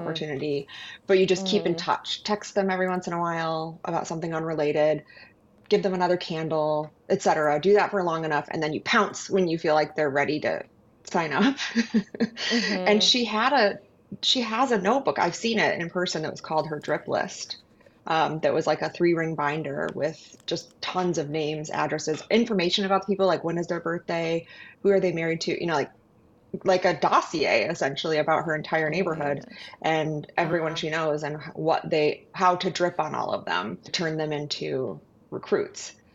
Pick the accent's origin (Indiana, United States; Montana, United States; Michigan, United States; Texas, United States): Michigan, United States; We grew up together in Michigan